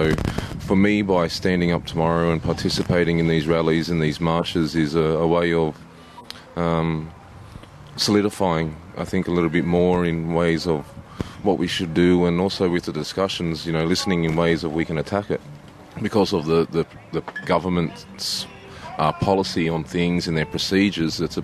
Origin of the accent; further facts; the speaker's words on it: New South Wales, Australia; also born or lived in Queensland; I come from the Gamilaroi Menindaangi tribes of northwest New South Wales and southwest Queensland.